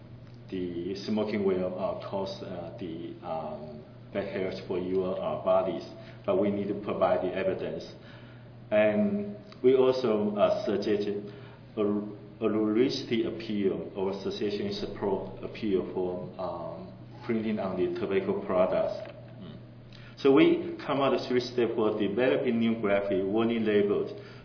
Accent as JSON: {"language": "English", "country": "Taiwan", "said": "and I'm from Taiwan."}